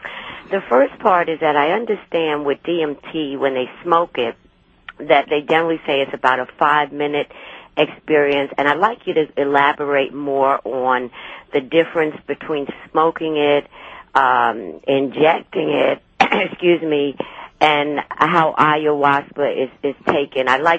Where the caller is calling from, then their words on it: Georgia, United States; Yes, hi. I'm in Georgia.